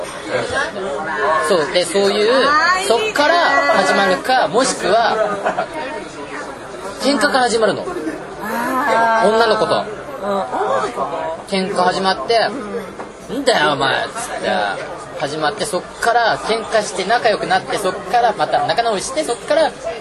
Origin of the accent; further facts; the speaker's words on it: Saitama, Japan; 俺もっと出身が埼玉だから、埼玉のあの使ってた、よく使ってた駅なので